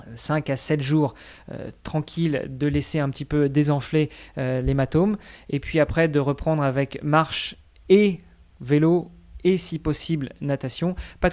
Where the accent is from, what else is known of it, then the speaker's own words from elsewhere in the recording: Normandy, France; Alors je me permets de critiquer les Normands, je suis normand moi-même.